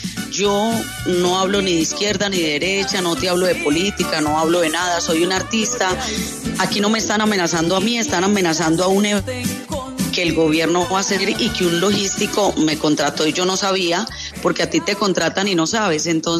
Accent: Bogotá, Colombia; voy a cantarle a mi pueblo de Bogotá con toda mi banda

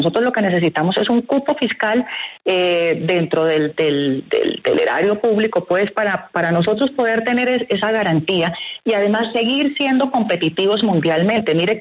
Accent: Colombia; porque en últimas todos somos colombianos y vamos para adelante

